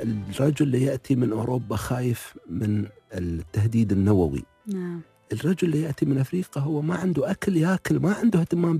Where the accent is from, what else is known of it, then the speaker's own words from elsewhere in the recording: United Arab Emirates; also born or lived in New York, United States; أيضا العيش في مدينة نيويورك. وأنا جاي من الإمارات، يعني هاك الأيام الإمارات ما عندنا مدينة دبي وأبوظبي وما عندنا شيء.